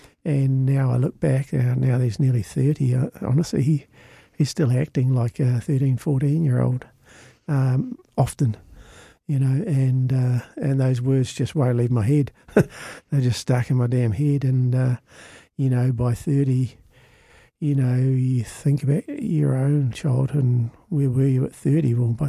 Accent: Ireland; I'm Irish, so it's really hard for me to keep those four-letter ones in.

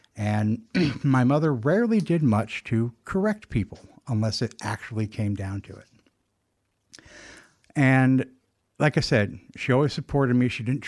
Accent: Huntsville, Alabama, United States; born there; I was born in 1981 in Huntsville, Alabama.

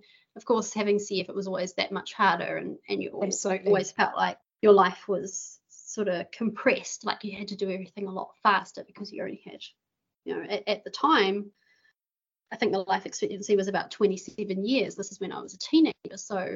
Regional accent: Papakura, Auckland, New Zealand; So I'm from Auckland. I grew up in Papakura, so South Auckland.

